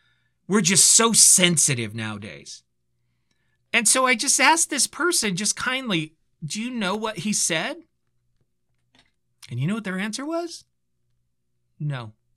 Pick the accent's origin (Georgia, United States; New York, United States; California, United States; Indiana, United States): California, United States; I grew up in the Bay Area, and I had to choose between the Raiders and the 49ers.